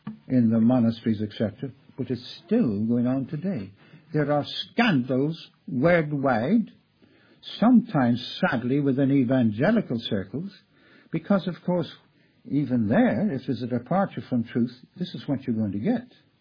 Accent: Ireland; born there; I was born in Ireland, but I have a love for England. But I have a love for Ireland as well. Because you see, I wasn't a Roman Catholic, but I was brought up in the midst of popery

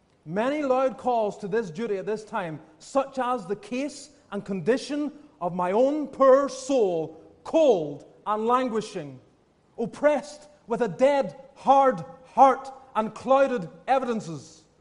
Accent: Scotland, United Kingdom; born there; just about 15 miles north of where I was born in Scotland.

